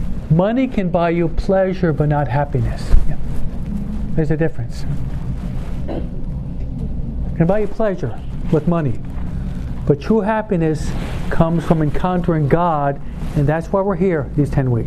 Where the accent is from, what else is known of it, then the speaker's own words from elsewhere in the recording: East Coast, United States; You know, I'm from the East Coast.